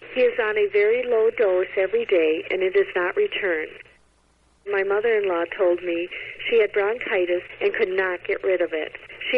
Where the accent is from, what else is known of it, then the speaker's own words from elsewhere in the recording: Long Lake, Minnesota, United States; I'm from Long Lake, Minnesota.